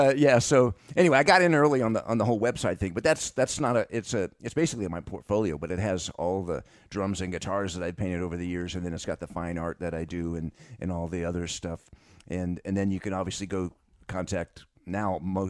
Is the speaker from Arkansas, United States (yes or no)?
no; Texas, United States; And they're L.A. guys, and I'm from Texas.